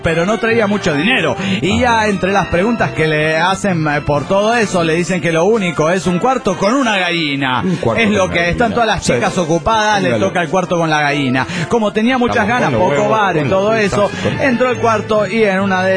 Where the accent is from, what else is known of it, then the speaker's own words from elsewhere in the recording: Monterrey, Nuevo León, Mexico; de Monterrey, Nuevo León, México.